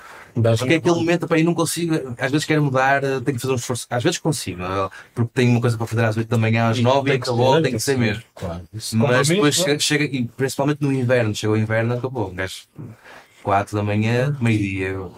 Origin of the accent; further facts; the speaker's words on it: Leça, Porto, Portugal; desde pequenino que vou com o meu tio pescar, ou seja, tenho uma ligação ao mar também. Pá, vivi, sou de Leça.